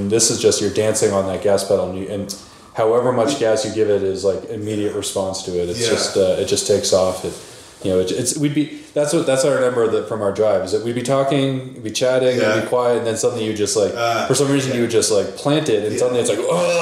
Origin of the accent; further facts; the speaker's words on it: New England, United States; I'm from New England, man.